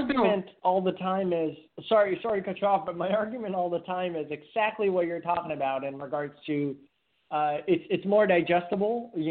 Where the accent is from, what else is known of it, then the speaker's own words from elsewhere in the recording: Verona, Veneto, Italy; that's Verona, which is up in the north between Milan and Venice. That's my hometown.